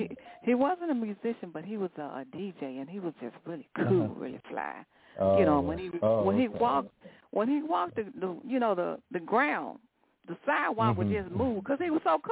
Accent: Chicago, Illinois, United States; I don't know if, well, see, I'm born and raised in Chicago.

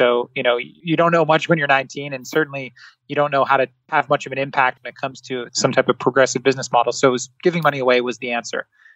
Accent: Singapore; I grew up in Southeast Asia. So well before even knowing where Philadelphia was on a map, I was growing up in, you know, the small island nation of Singapore

